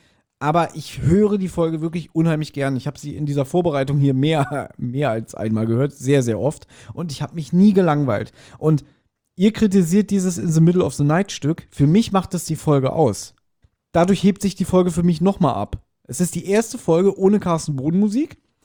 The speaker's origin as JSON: {"language": "German", "region": "Berlin", "country": "Germany", "said": "Wir als Berliner haben zudem auch eine ganz andere Bindung."}